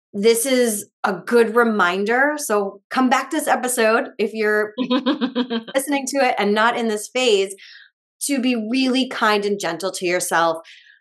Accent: New England, United States; I grew up in New England.

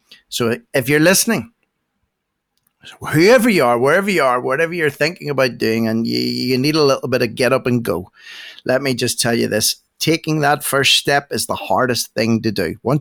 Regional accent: Ireland; Anyway, what do I know? I'm just an Irishman with a chip on his shoulder.

